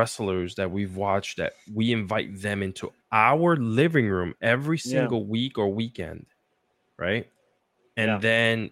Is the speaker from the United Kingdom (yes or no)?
no; Puerto Rico; I grew up in Puerto Rico watching with my grandfather.